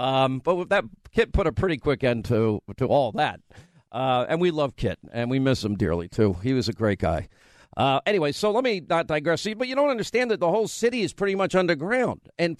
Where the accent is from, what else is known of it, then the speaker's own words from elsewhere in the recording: Long Island, New York, United States; When I was a kid growing up in Long Island, I would go into New York City occasionally